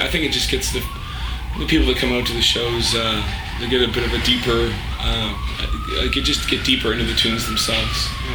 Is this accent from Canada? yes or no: yes; Atlantic Canada, Canada; We're from the East Coast, Canada. Like, we're just hosers, you know.